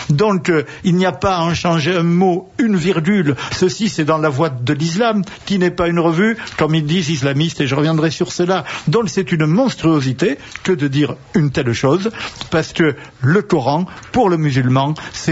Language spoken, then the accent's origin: French; Toulouse, Occitanie, France; comme on dirait chez moi à Toulouse.